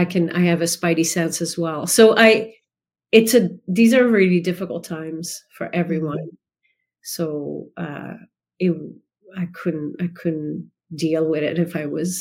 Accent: Quebec City, Quebec, Canada; first language fr; English is a second language; Yes, I grew up in Quebec City in exclusively Francophone. We learned English at school

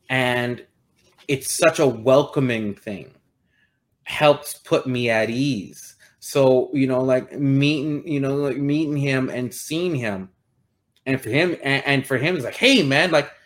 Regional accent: Montreal, Quebec, Canada; So basically, I'm born and raised in Montreal, Quebec. That's my birth home province and city.

